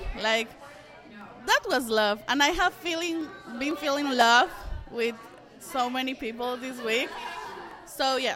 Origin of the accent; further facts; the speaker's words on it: Costa Rica; I'm from Costa Rica.